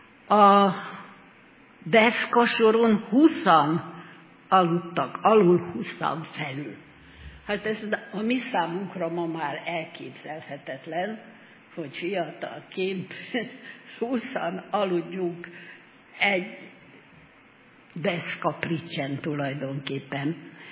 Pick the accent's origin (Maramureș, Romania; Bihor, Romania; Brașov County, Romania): Bihor, Romania; Oradea; mert Nagyváradról jöttem fel osztálytársaimmal, Nagyváradtól Balatonszárszóig